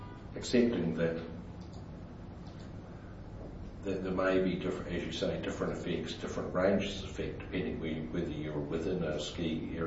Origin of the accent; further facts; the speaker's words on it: Wellington, New Zealand; I'm from Wellington